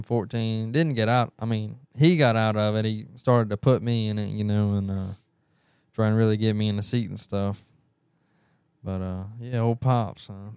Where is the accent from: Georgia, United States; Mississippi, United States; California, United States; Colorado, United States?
Mississippi, United States; Picayune; also born or lived in Pearl River, Louisiana; I was born in November of 2005, right after Hurricane Katrina. Let's see. I grew up in Pearl River, Louisiana for till about kindergarten. Then I moved to Picayune, Mississippi.